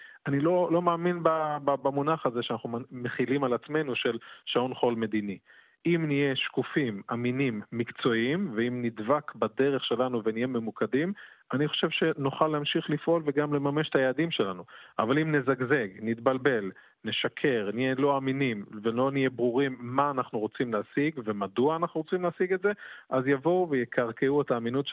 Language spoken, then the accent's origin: Hebrew; southern Sweden, Sweden; accent: southern Swedish; also born or lived in Jerusalem, Israel; אני יליד ירושלים, אבל גדלתי בשוודיה, ואני דובר שוודית, אמנם ממבטא דרומי מובהק, שלמי שמבין בשוודיה זה פחות נחשב, אבל עדיין מדבר שוודית